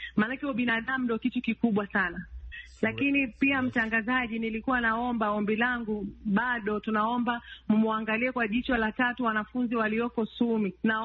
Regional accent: Tanzania; kwa sababu sisi ni Watanzania

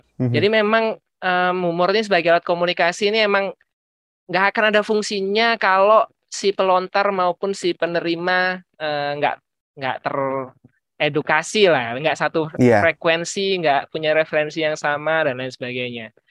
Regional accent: Indonesia; Saya dari Indonesia

